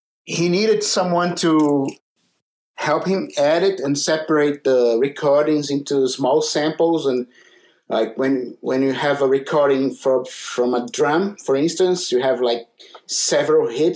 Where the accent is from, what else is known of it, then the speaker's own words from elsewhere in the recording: North Region, Brazil; I'm from Brazil as well, and I'm from the north of Brazil in the border of Amazon.